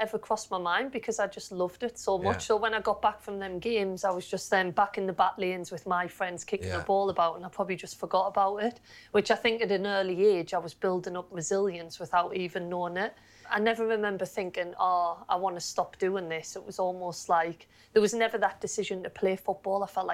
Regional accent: Sunderland, North East England, United Kingdom; I think Sunderland, from a young age, I think you have to like football.

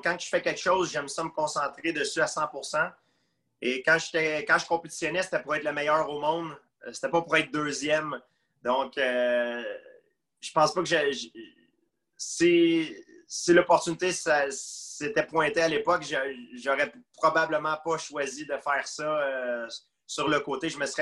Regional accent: Quebec, Canada; On dit ici, chez moi, au Québec, on dit, il y a un dicton qui dit on ne dit jamais, jamais.

